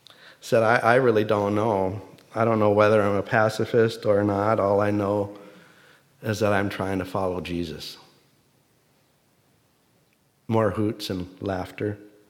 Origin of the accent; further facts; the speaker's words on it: Beemer, Nebraska, United States; Growing up in Beamer, Nebraska, a little church that I love so dearly and go back there and have fond appreciation for